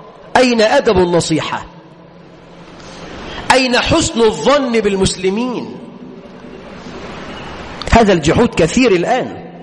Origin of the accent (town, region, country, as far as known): Egypt